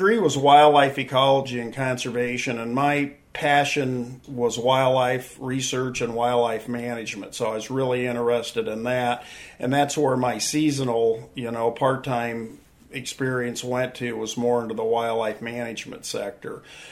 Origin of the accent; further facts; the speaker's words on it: Stuart, Iowa, United States; because I grew up in Stuart, Iowa, and I was a 1980 graduate of Stuart Menlo.